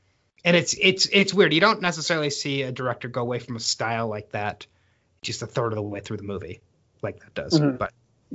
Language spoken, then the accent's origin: English; Canada; I can make this joke because I'm a Canadian.